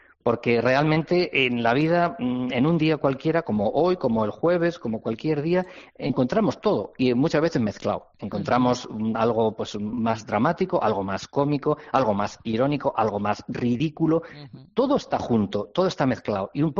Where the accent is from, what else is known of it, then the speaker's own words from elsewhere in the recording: Zaragoza, Aragon, Spain; born there; conseguido ficcionar Zaragoza, me ha resultado muy cómodo, como no podía ser de otra manera, al fin y al cabo es mi ciudad natal